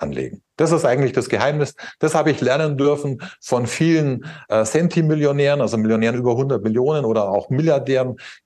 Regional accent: Bavaria, Germany; Ich liebe ja mein Deutschland, ich liebe mein Bayern. Ich komme ja aus der Nähe von München, liebe auch mein Tirol.

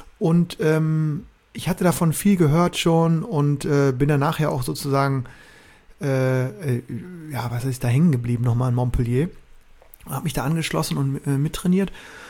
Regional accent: Bremen, Germany; Ich glaube, ich war so 15 oder 16 und habe viel beim Tischtennisverband Niedersachsen als Bremer damals mittrainieren dürfen.

